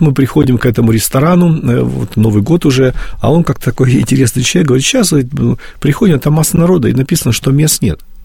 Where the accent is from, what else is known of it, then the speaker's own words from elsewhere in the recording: Russia; Мы с России, нам поставили русский флаг.